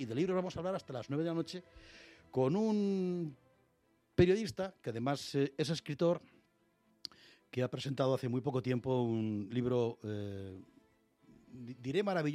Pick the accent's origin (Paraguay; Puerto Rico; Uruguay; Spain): Spain; Madrid, Community of Madrid; yo también soy de Madrid, pero a mí me nacieron en Madrid un 2 de mayo.